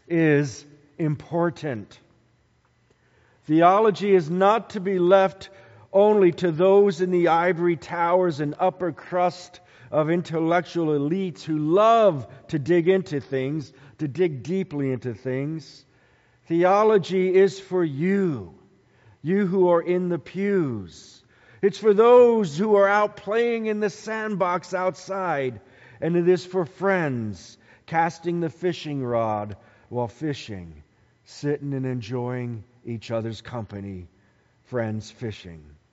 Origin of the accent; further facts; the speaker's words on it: Decorah, Iowa, United States; born there; I was born in Decorah as my mom and dad had gone home to Decorah to help